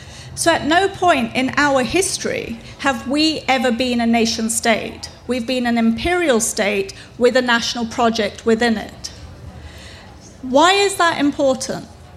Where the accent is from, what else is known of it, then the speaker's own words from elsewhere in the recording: United Kingdom; what would our current debates look like if we started from the fact that I'm British? Not a second generation migrant, not a whatever, but just that I'm British.